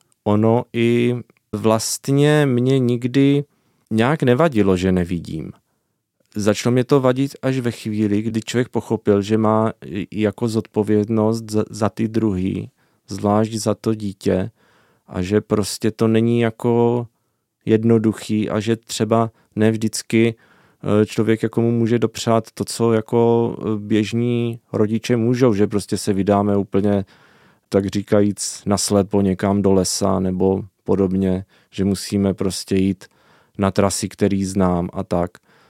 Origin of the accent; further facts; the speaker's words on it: Brno, South Moravian Region, Czechia; Jo, třeba u nás v Líšni to tak...